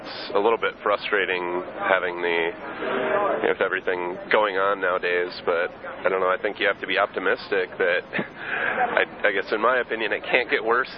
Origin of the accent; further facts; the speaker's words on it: Minnesota, United States; I grew up in Minnesota, so a lot of people in the state that I'm from are pretty liberal and pretty active politically